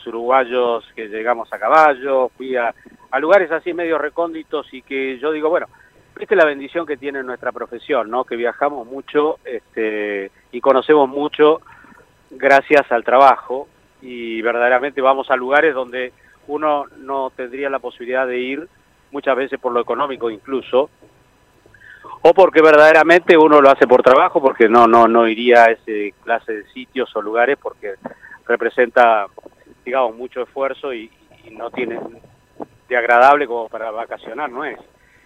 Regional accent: Patagonia, Argentina; yo que soy patagónico

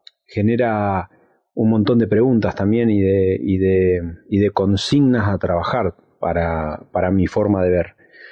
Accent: Choele Choel, Río Negro, Argentina; now in General Roca, Argentina; En este momento vivo en Fisquemenuco, General Roca, pero soy oriundo de Choel-Echuel. Crecí en la barda norte del Río Negro, mirando al valle, mirando a la zona, a la tierra fértil que habita entre las dos bardas

